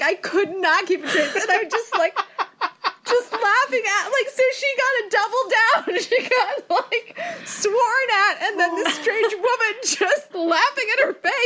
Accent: California, United States; For those who don't know, I am born and raised in California, which means dude is a expletive

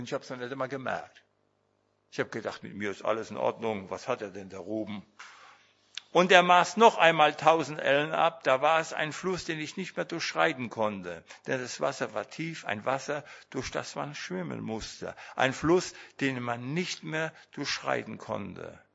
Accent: Schleswig-Holstein, Germany; Ich bin ja aus Holstein, ich komme ja in der Zeit irgendwo unter

